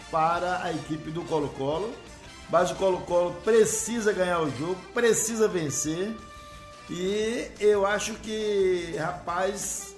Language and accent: Portuguese; Ilhéus, Bahia, Brazil; Nós somos de Ilhéus, nós moramos em Ilhéus